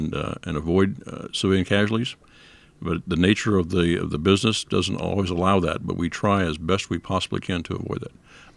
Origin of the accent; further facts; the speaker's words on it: Florida, United States; Grew up in Florida, and my father was a bombardier in World War II